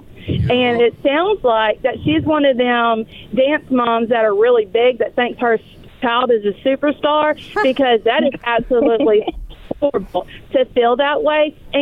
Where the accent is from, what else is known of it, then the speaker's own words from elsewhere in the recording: Louisiana, United States; So I have a lot to say, honestly, which I'm from Louisiana, so my mouth don't stop.